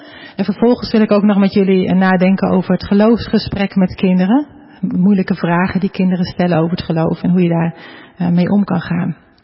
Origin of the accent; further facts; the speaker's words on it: Ermelo, Gelderland, Netherlands; getrouwd met Allard. Wij komen uit Ermelo. We hebben 5 kinderen, tussen de 5 en de 14 jaar.